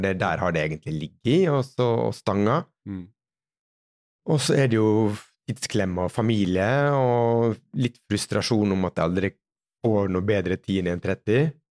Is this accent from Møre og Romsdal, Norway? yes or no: yes; Møre og Romsdal, Norway; men som sunnmøring så skal jeg ha mest mulig for pengene